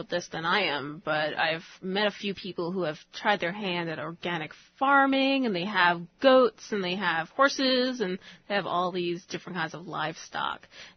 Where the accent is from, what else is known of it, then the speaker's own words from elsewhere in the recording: New York City, New York, United States; I'm coming from New York City. I wasn't familiar with a lot of people who would grow their own produce